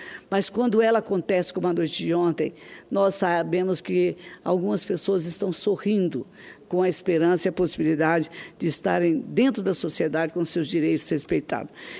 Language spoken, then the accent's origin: Portuguese; Brazil; refletir sobre a situação atual como brasileira que sou.